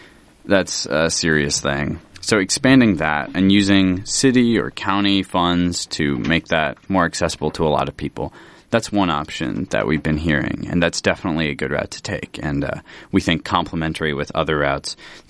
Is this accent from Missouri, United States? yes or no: no; Iowa City, Iowa, United States; It's going on in Iowa City, and I'm actually from Iowa City myself.